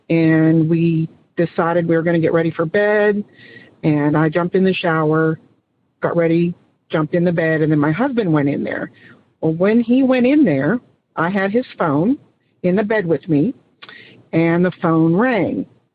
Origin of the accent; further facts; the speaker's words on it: Rockwall, Texas, United States; I'm from Rockwall, Texas.